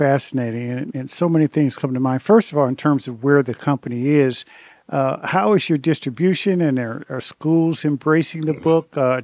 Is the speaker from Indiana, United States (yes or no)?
yes; Indianapolis, Indiana, United States; I grew up in Indianapolis.